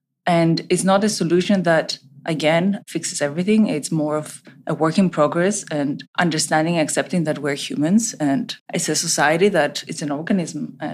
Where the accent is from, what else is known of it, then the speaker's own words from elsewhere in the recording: Cyprus; also born or lived in Italy / United Kingdom / Sweden; I come from Cyprus. I have studied interior design and architecture, including my master's in biomimicry of architecture. And I have previously lived and studied in Italy, the UK, and Sweden